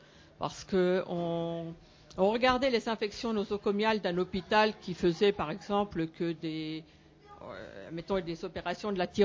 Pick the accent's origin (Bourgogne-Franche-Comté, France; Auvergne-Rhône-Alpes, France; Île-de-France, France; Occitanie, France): Bourgogne-Franche-Comté, France; Cosne-sur-Loire; Oh, je suis de Cône aussi.